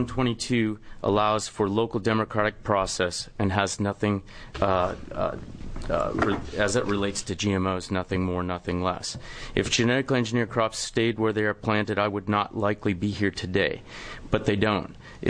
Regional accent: Oregon, United States; I'm a farmer from Southern Oregon, and I'm here because I support HB 4122.

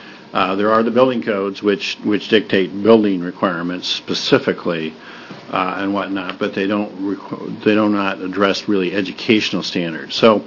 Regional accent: Pendleton, Oregon, United States; good morning, Senators. I'm from Pendleton.

